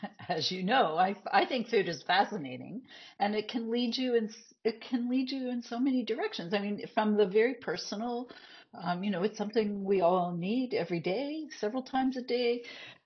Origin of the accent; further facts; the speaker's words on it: Nova Scotia, Canada; I'm from the East Coast. I grew up in Nova Scotia, and I feel like the wind blew me here.